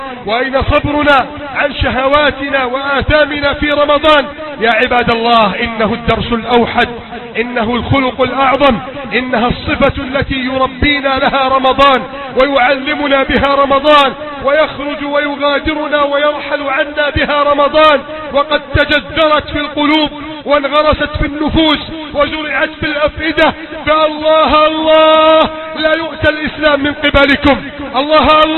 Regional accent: Egypt; اللهم احفظ بلدنا مصر

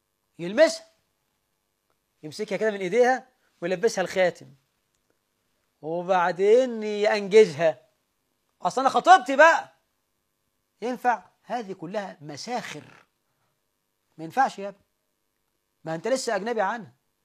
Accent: Egypt; عندنا في مصر

